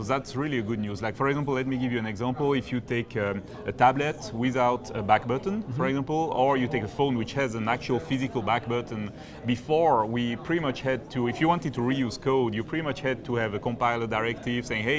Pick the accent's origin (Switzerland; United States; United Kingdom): Switzerland; I come from Switzerland.